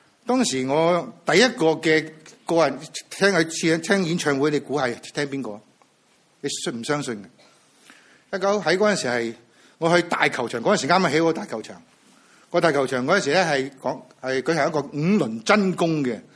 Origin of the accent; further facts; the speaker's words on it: Hong Kong; moved away; 作为香港人移民到来这个地方二十几年，现在回去回看香港，香港不再一样的时候